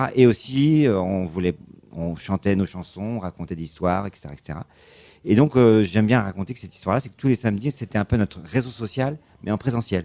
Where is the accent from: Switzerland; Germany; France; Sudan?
France; Nogent-le-Rotrou, Centre-Val de Loire; Donc, on est deux de Nogent-le-Retrou, mais on est plus à Eure-et-Loir.